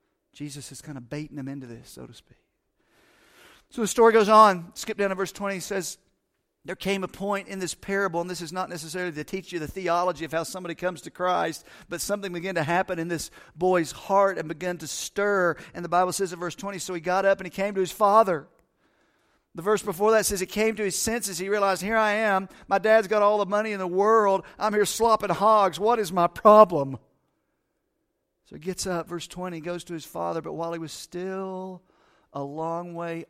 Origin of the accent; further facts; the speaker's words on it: Las Vegas, Nevada, United States; I can say that because I'm from Vegas.